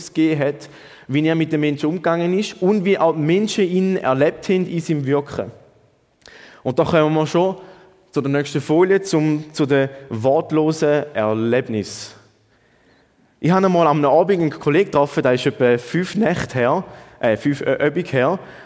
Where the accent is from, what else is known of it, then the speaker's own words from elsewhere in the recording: Switzerland; accent: Swiss German; ich rede Schweizerdeutsch